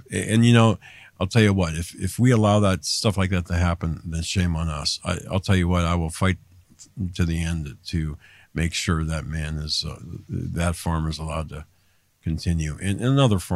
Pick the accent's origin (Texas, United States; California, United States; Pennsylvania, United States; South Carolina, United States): Pennsylvania, United States; Yes, that's a real town here in my home state